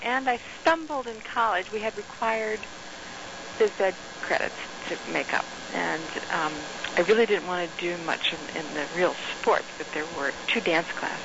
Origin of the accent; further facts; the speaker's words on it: Baltimore, Maryland, United States; I was born in Baltimore, and I was there until 2 years after college.